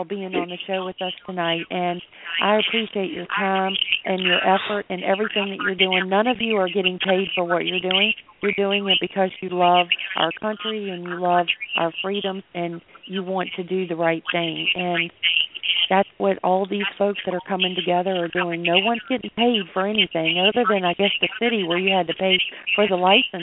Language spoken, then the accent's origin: English; Virginia, United States; born there; so I guess I have a lot of North Carolina blood in me, even though I was born in Virginia.